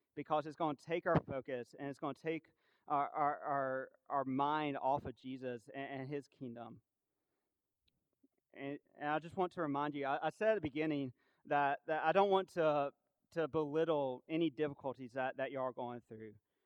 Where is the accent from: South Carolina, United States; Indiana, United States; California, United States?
South Carolina, United States; Understand, I'm from South Carolina. I'm from a very suburban, urban part of South Carolina. So we don't have a lot of access.